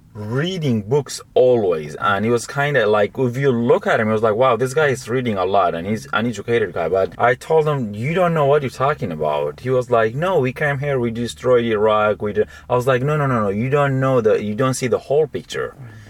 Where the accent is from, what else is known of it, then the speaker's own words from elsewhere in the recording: United States; I feel like especially for a country like U.S. because I'm American